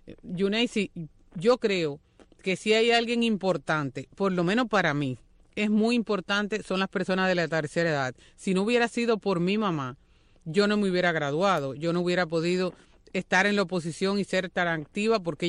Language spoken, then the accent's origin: Spanish; Cuba; tenemos nosotros como cubanos.